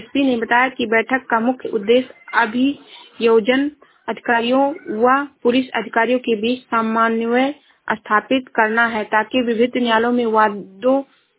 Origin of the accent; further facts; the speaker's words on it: Basti, Uttar Pradesh, India; मैं जिलावस्ती से हूँ।